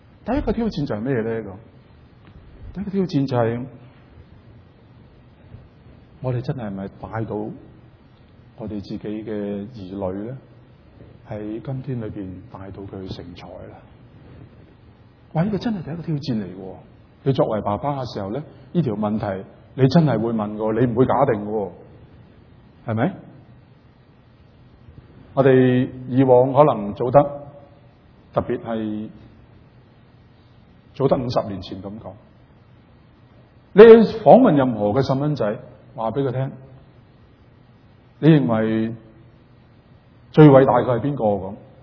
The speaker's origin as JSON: {"language": "Cantonese", "country": "China", "said": "所以其實我哋中國人又叫咩嚴父慈母啊嘛"}